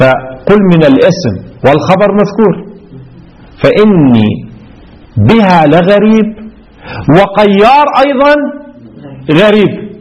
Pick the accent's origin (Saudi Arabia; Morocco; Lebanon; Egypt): Lebanon; عندنا في لبنان